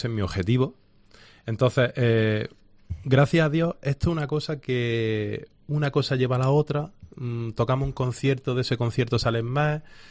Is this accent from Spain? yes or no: yes; Baza, Andalusia, Spain; hubo un momento que en Baza, en mi pueblo, ya no había banda. Entonces me tuve que desplazar a tocar a Granada.